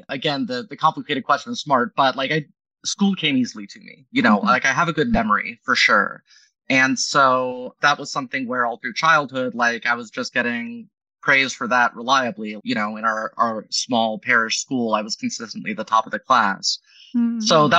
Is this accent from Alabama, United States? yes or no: no; Dayton, Ohio, United States; Well, I'm from Dayton.